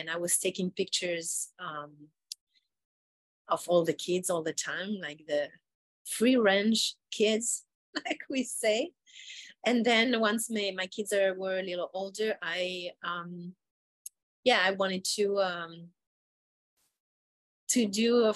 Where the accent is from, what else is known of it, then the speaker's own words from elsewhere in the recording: France; now in Philadelphia, United States; I'm originally from France, but right now I live in the US and I live in Philadelphia.